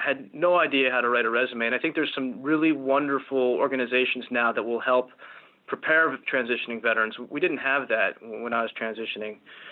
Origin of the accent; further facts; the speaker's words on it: New Jersey, United States; now in New York, United States; Over the years growing up, I grew up in New Jersey and was always attracted to the financial services industry and the excitement of Wall Street.